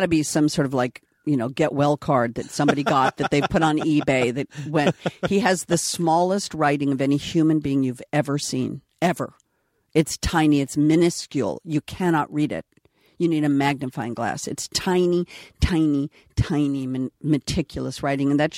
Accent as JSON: {"language": "English", "country": "Sweden", "said": "I'm from Sweden."}